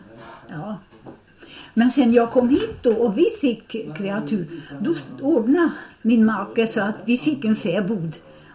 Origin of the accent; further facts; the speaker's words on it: Sälen, Dalarna County, Sweden; born there; där jag är född där uppe i Sälen